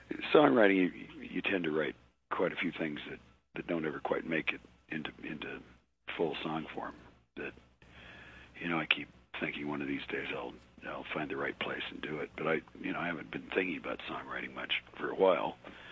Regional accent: Wyoming, United States; I was raised in Wyoming. I've listened to this stuff all my life.

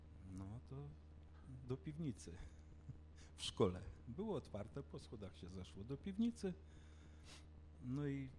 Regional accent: Wisła, Silesian Voivodeship, Poland; No więc urodziłem się tutaj w Wiśle, wychowałem się tutaj za pagórkiem.

